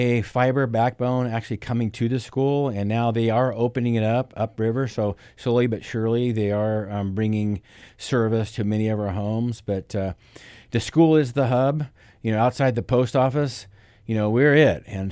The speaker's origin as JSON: {"language": "English", "town": "Corvallis", "region": "Oregon", "country": "United States", "tie": "born or raised there", "said": "I grew up in Corvallis. I've been back and forth from there and down south."}